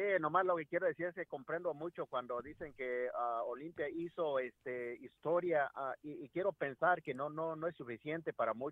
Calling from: Arlington Heights, Illinois, United States; de Arlington Heights, Illinois.

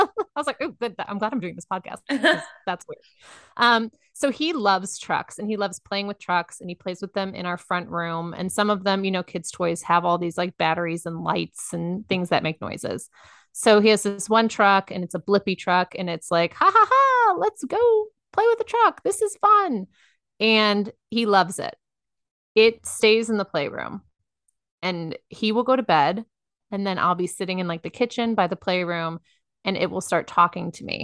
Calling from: Dallas, Texas, United States; I am in Dallas, Texas.

